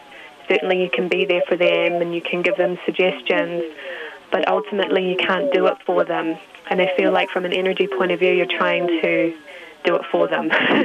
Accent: Christchurch, Canterbury, New Zealand; I grew up in Christchurch, New Zealand

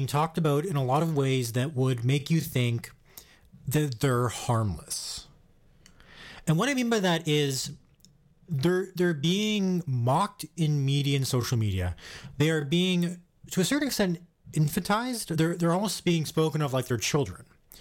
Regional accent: Canada; it's things like this that often make me as a Canadian go, what?

